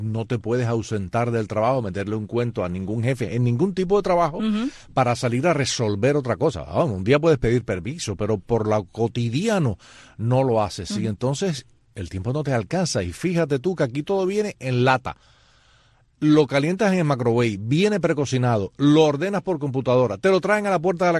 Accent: Cuba; moved away; cuando me fui de Cuba

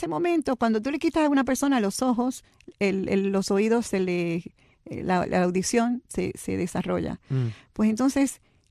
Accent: Fajardo, Puerto Rico; born there; Y yo como boricua también, o sea, me puede sacar de Puerto Rico, pero no me puede sacar a Puerto Rico.

